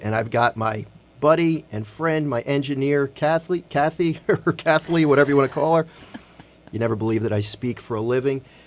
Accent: Philadelphia, Pennsylvania, United States; now in New Jersey, United States; I am a Philly guy, born and raised in Philadelphia, live in New Jersey now, but, you know, you can't take the Philly out of the guy.

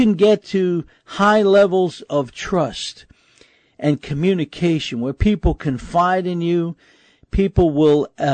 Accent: New York City, New York, United States; And that's the way we grew up as well in New York City. Our doors were always open.

